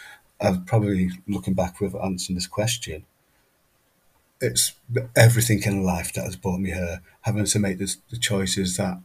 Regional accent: Manchester, North West England, United Kingdom; I grew up in Manchester, grew up in Hume, two Irish parents. I'm second of nine siblings.

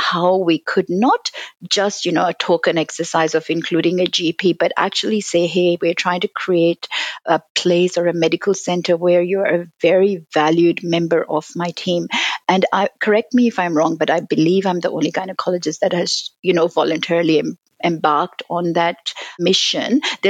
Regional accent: Nigeria; also born or lived in Pakistan; like I grew up in Nigeria, also by birth I'm from Pakistan, and Hindi and Urdu are so similar, Punjabi, and you know, so you kind of almost become fluent at all of those.

